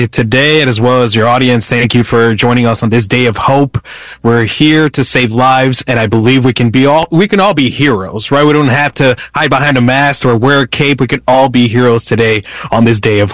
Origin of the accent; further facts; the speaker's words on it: Colombia; And that's myself, because I'm from Colombia as well, and we serve in Colombia.